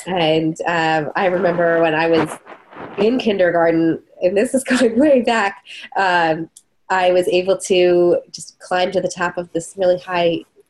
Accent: Maryland, United States; Where I grew up in Maryland, it's swimming is a really big sport there.

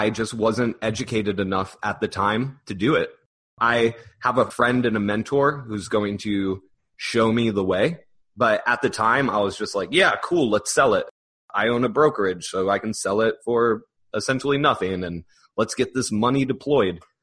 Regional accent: Orlando, Florida, United States; it's so competitive in Orlando. And this is my hometown. I love my city

